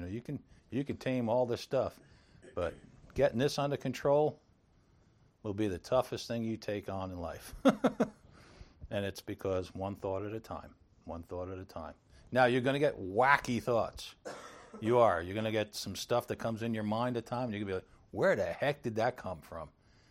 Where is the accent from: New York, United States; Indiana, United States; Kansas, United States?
New York, United States; Bronx; I grew up in the Bronx and never saw that.